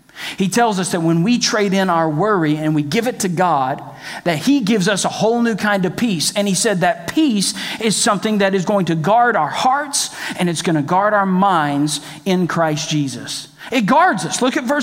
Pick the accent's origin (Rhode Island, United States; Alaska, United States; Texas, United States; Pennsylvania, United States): Texas, United States; When I was a little kid growing up in Texas